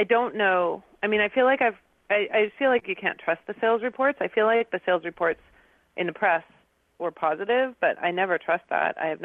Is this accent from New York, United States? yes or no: yes; New York, United States; So and also it was in New York, so it sort of. Was, well, it was in my hometown. It doesn't matter what town, but it was in my hometown.